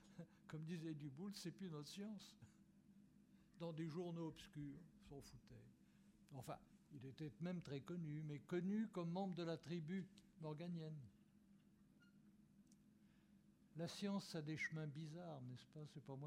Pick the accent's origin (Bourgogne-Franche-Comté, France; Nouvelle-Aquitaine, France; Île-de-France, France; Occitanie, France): Île-de-France, France; Paris; born there; après tout, je suis né à Paris.